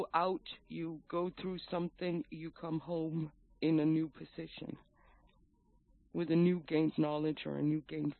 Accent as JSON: {"language": "English", "country": "Denmark", "tie": "born or raised there", "said": "I grew up in Denmark."}